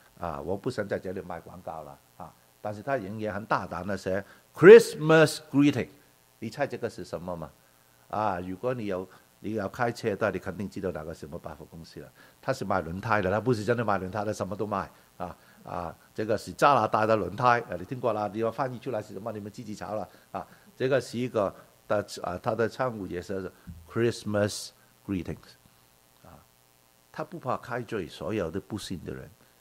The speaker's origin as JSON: {"language": "Chinese", "region": "Guangdong", "country": "China", "lives_now": "Canada", "said": "我们广东人说，我不知道普通话有没有“苏打赢药”"}